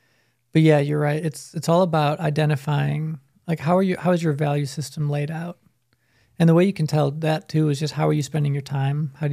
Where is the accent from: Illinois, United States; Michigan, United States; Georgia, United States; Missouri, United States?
Illinois, United States; I grew up in Illinois, so we'd be in Kentucky, Tennessee.